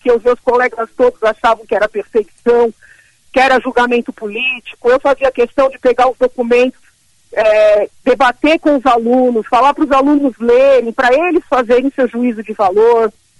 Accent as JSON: {"language": "Portuguese", "country": "Brazil", "said": "Então, eu hoje estou sofrendo muito, muito, muito como brasileira"}